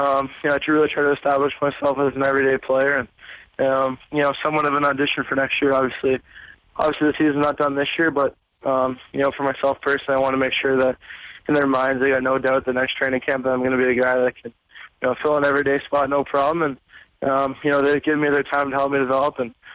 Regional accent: Toronto, Ontario, Canada; I mean, now growing up in Toronto, everyone knows what the Leafs are like and, you know, how much the city gets behind them.

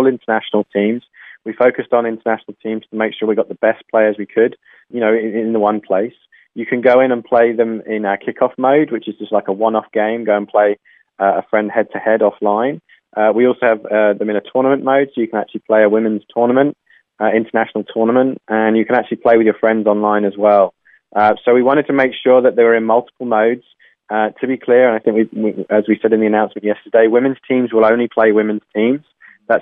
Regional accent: England, United Kingdom; moved away as an adult; now in Canada; I'm an Englishman who's lived in Canada now for 6.5 years.

